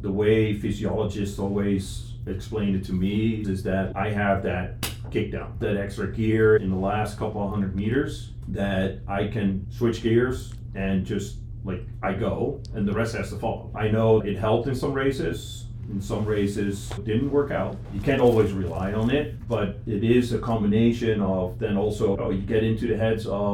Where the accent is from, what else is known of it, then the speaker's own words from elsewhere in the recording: Netherlands; moved away as an adult; now in United States; I'm from the Netherlands. Came to the United States in 2005